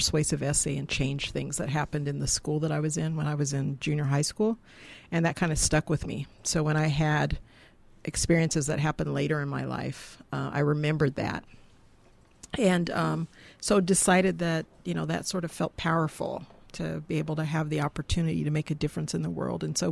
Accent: Spokane, Washington, United States; And so, you know, Spokane is basically my hometown. And so I know a lot of people here because I grew up here.

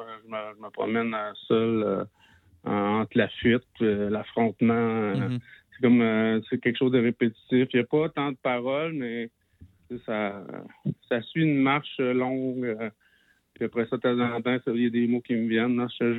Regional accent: Quebec, Canada; je viens du Lac-Saint-Jean. Mon père avait un garage, c'est là que j'ai commencé à gosser. Mais j'ai gossé aussi quand j'étais à l'école d'architecture à Québec

